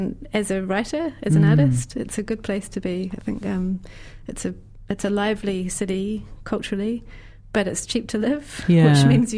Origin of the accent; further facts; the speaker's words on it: Waikato, New Zealand; Originally, I come from the South Waikato.